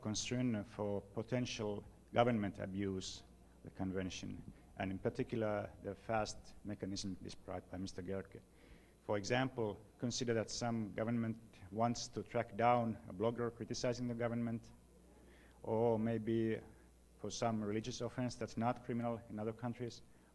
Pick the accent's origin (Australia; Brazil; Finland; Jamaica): Finland; English is a second language; from Finland